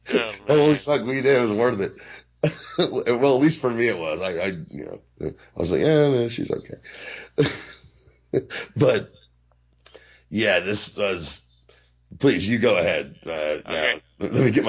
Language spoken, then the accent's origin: English; Philadelphia, Pennsylvania, United States; Nowadays, I'm from Philly. I'm a Philly fan.